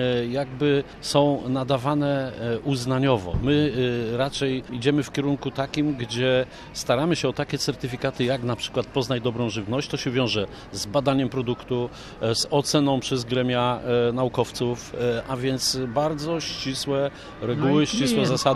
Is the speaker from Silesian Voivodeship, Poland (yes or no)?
no; West Pomeranian Voivodeship, Poland; żebyśmy pamiętali, że jesteśmy stąd, a więc powinniśmy spożywać te produkty, które ta ziemia rodzi. Ta ziemia to znaczy nasza zachodniopomorska ziemia.